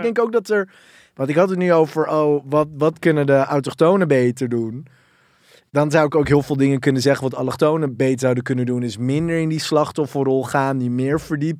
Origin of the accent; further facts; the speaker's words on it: Amstelveen, North Holland, Netherlands; dat ik ben opgegroeid in Amstelveen. Ik heb een Deense moeder, Marokkaanse vader.